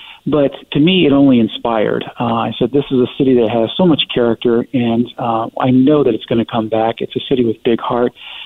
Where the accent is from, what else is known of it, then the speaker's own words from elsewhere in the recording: Denver, Colorado, United States; now in Portland, United States; I come from Denver, which has, you know, it has its own issues with homelessness.